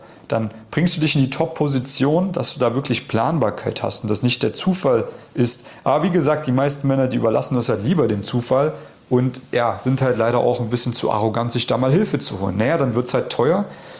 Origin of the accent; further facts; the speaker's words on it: East Germany, Germany; also born or lived in Vienna; Ich komme aus Ostdeutschland. Da kommt manchmal noch durch hier der Akzent. Durch. Da kommt der Wiener durch, wo ich auch mal gelebt habe.